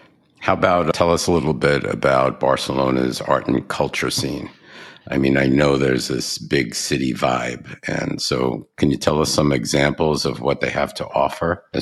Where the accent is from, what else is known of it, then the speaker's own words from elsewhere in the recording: New York, United States; And that's why I love New York, growing up in New York.